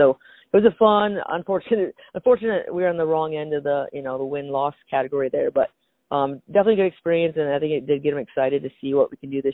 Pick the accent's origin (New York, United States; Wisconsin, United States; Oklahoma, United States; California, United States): Wisconsin, United States; Lake Mills; I grew up playing basketball in Lake Mills, and I just love the sport of basketball.